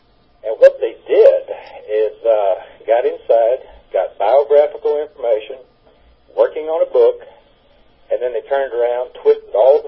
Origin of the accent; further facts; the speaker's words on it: Little Rock, Arkansas, United States; I'm from Little Rock, Arkansas, remember?